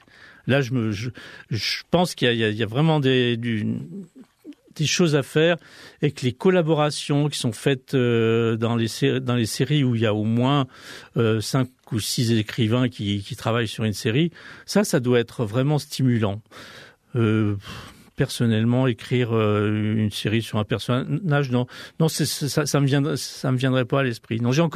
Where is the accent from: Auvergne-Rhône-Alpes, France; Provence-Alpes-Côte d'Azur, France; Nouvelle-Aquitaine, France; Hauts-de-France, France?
Auvergne-Rhône-Alpes, France; Ambérieu-en-Bugey; born there; donc je suis né en Berlieu, j'habite en Berlieu